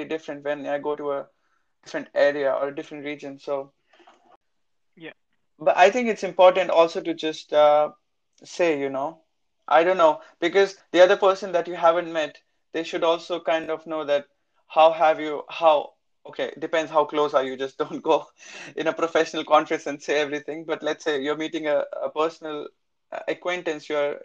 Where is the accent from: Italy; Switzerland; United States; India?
India; English is a second language; Right now I've stopped saying I'm from India, but it's quite visible from my face anyway, so and my accent.